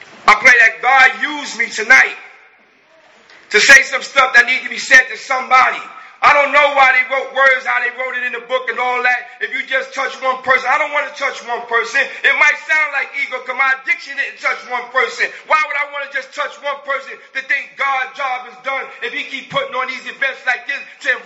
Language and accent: English; Brooklyn, New York, United States; I tell the guy, yo, I want to get out of Brooklyn. I'm really from New York. I said, I want to get out of Brooklyn.